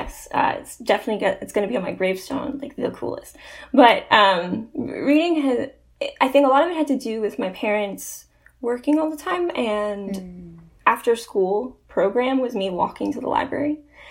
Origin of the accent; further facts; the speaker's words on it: Chicago, Illinois, United States; I'm from Chicago, Illinois, and that's also where I'm located.